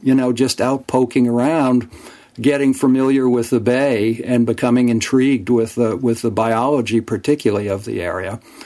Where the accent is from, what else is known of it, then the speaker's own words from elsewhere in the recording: Orleans, Massachusetts, United States; I grew up on Pleasant Bay down in Orleans.